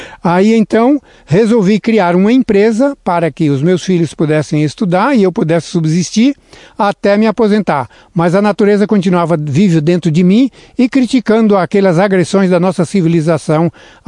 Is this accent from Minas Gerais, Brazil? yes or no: no; Mato Grosso, Brazil; moved away; meus pais nasceram no Nordeste, né? Lá entre Maranhão e Ceará. E eles vieram para o Mato Grosso e eu nasci já no Mato Grosso. E devo grifar. Mato do Mato Grosso, caipira lá do meio do mato mesmo, longe da cidade.